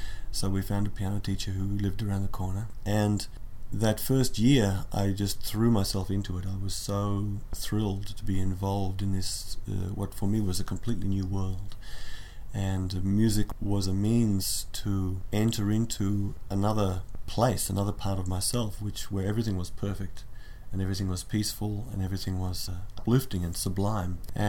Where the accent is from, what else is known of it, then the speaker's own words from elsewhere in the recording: Canberra, Australian Capital Territory, Australia; and I'm from Canberra, Australia.